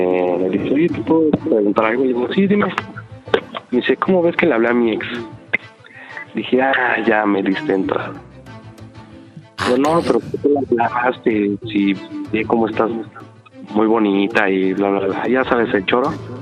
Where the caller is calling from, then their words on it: Mexico City, Mexico; De la poderosísima CDMX.